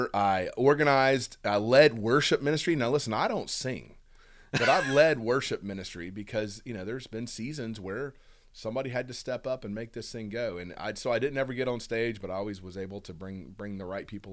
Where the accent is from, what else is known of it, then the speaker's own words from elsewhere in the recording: Huntsville, Alabama, United States; I grew up in Huntsville, Alabama. I grew up at Whitesburg Baptist Church.